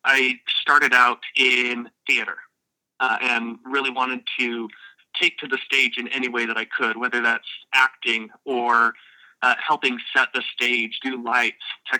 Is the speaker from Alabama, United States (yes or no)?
no; Boise, Idaho, United States; I am from Boise, Idaho